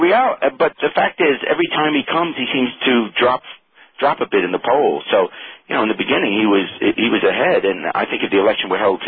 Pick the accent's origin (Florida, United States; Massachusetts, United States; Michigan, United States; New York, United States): New York, United States; Well, I grew up in New York. I went to PS 99, Russell Sage Junior High, Forest Hills High School. Yeah, parents lived there for 32 years.